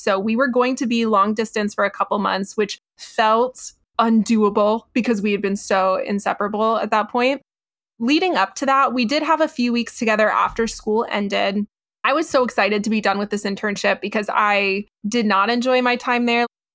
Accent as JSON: {"language": "English", "town": "San Antonio", "region": "Texas", "country": "United States", "said": "They thought he was so godly because we're from San Antonio."}